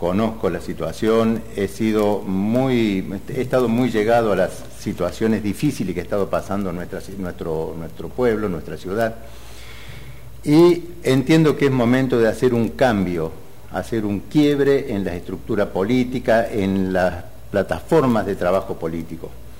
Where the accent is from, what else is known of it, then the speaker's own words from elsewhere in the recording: Santa Rosa de Calamuchita, Córdoba, Argentina; yo soy de Santa Rosa y Calamuchita. Santa Rosa y Calamuchita, sí, ahí en Belgrano